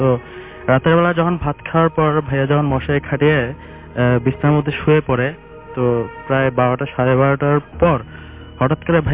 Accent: Chittagong, Chittagong Division, Bangladesh; আমি চট্টগ্রাম থেকে আসছি।

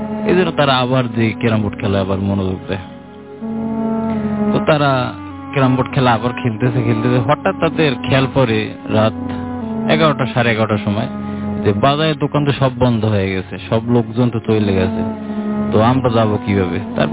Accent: Patuakhali, Barisal Division, Bangladesh; now in Dhaka, Bangladesh; আসছি উত্তর বাড্ডা থেকে, আমার দেশে বাড়ি বরিশাল বিভাগ পটুয়াখালী জেলা।

